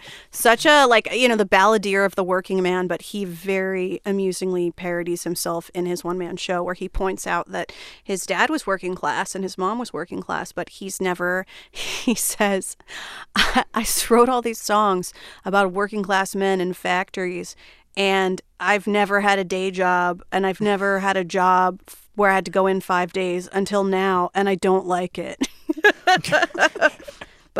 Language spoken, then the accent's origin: English; Flemington, New Jersey, United States; I grew up in a small town in New Jersey called Flemington. And Flemington is the county seat of Hunterdon County.